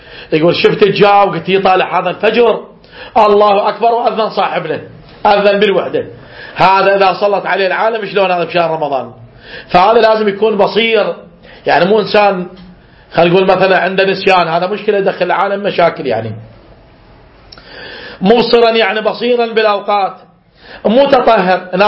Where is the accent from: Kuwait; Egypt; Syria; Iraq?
Iraq; مثل عندنا بالعراق احنا يقول ابو قراء وين يبين